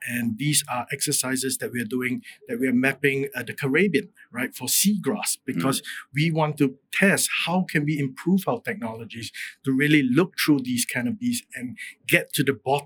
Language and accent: English; Singapore; I'm originally from Singapore